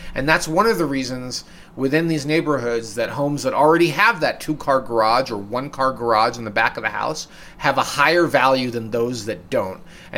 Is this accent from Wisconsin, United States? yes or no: no; New York, United States; I grew up in New York. I commuted from Brooklyn to Manhattan.